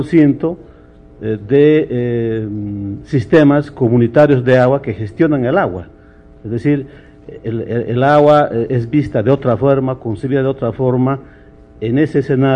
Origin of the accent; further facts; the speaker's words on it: Cochabamba, Bolivia; Yo quiero iniciar diciendo que vengo de Cochabamba